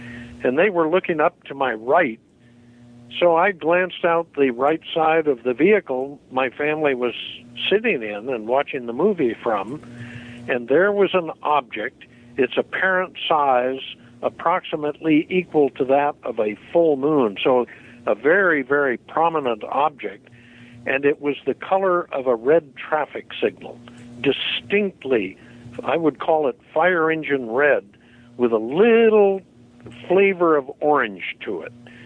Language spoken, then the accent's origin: English; Ferguson, Missouri, United States; I was born and raised in St. Louis, interestingly in the now famous city of Ferguson, Missouri.